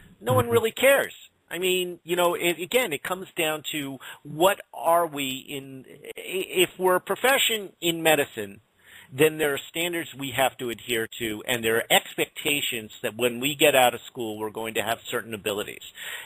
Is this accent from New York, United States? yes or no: yes; New York, United States; I'm just a New Yorker.